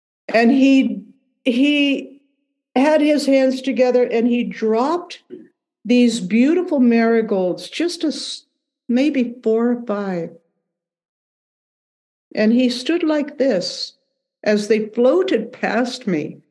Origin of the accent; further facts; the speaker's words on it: United States; And here I am from the United States